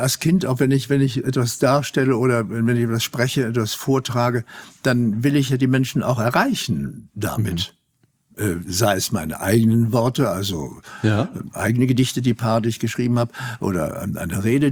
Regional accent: Germany; first language German

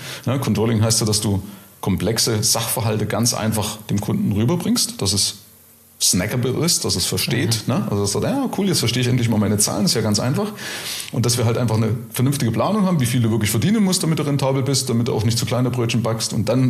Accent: East Germany, Germany; ich komme ja aus der ehemaligen DDR, ja. Also ich komme aus den Nahen Osten, ja.

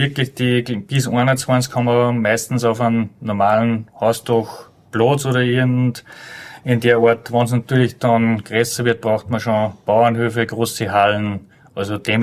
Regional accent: Upper Austria, Austria; zumindest bei uns in Oberösterreich, nicht immer so leicht

